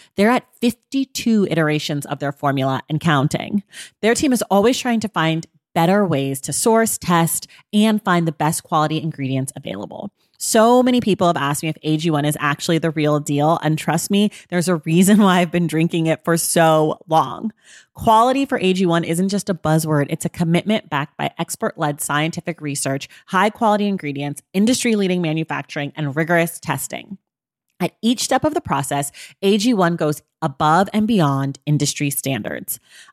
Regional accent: Oakland, California, United States; Time to talk about Oakland. I can't wait. My hometown, your hometown.

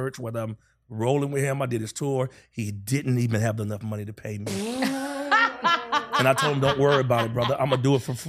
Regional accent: North Carolina, United States; he's from North Carolina. I'm from North Carolina.

